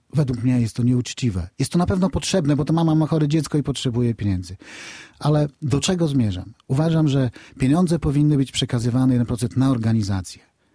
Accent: Białystok, Podlaskie Voivodeship, Poland; Skoro jestem z Białegostoku, jestem z Podlasia

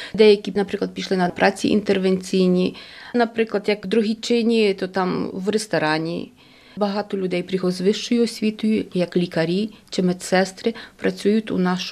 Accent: Kirovohrad Oblast, Ukraine; now in Poland; я сама походжу з України, я 30 років живу в Польщі, з Кіровоградської області.

